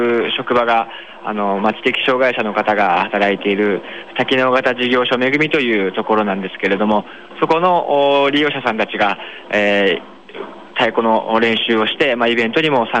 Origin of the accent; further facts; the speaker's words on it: Yamakiya, Fukushima, Japan; ふるさとの山木屋の自然をイメージして、作ってるのがほとんどになります。